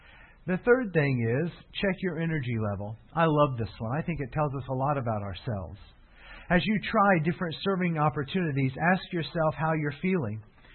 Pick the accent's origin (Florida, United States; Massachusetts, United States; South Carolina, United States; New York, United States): Florida, United States; Fort Myers; I'm from Fort Myers, Florida, and that's where Thomas Edison's winter home was.